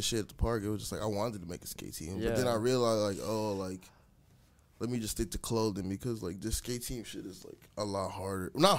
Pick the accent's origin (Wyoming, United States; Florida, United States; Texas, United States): Florida, United States; Miramar; Okay, I was like Miramar Pines.